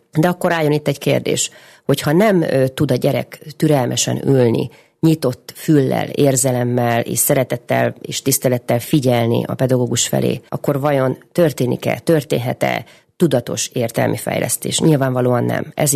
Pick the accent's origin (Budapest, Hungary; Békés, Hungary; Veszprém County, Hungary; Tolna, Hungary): Békés, Hungary; én ugye Békés megyei vagyok